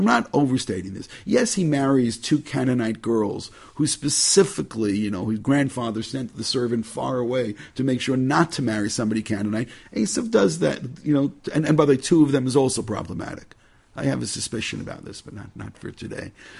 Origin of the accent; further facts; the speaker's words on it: Brooklyn, New York, United States; it's harder to fool me because I'm from Brooklyn, and therefore jaded.